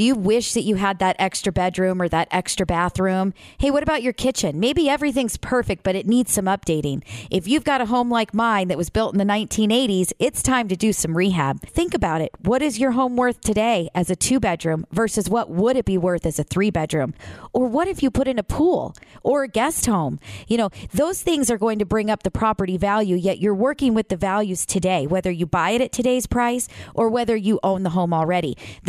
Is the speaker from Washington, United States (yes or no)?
no; Illinois, United States; now in Wisconsin, United States; So I'm originally from Illinois, and I'm telling you, I've lived here now for so long that I am the biggest baby when it comes to cold.